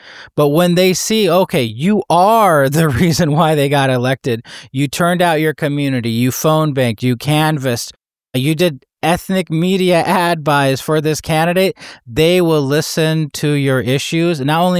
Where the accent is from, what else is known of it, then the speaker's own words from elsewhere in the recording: San Diego, California, United States; You know, I grew up in San Diego, California